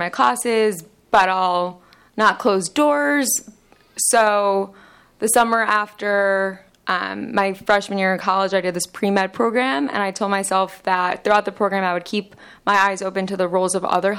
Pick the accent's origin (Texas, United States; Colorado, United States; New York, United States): New York, United States; Long Island; I am from Long Island, New York